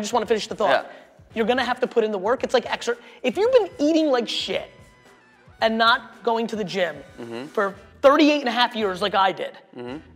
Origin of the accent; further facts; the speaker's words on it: Greenwich, Connecticut, United States; Growing up in Greenwich, third generation wealthy, you and I are different.